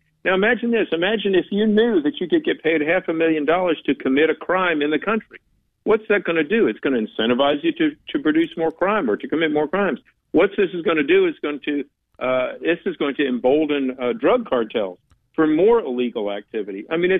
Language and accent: English; North Carolina, United States; It bothers me a little bit, seeing as I'm from North Carolina, hearing about this unsweet tea. We have sweet tea here.